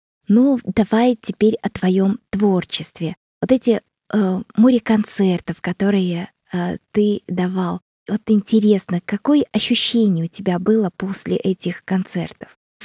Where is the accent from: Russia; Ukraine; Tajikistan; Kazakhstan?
Russia; Ulan-Ude, Buryatia; О нашего говорю, потому что тоже можно сказать, что это мой родной город Улан-Удэ.